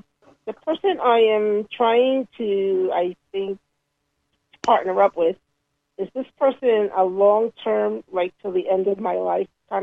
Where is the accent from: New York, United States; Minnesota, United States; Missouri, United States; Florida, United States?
New York, United States; Queens; balance out the energy by calling in and being from Queens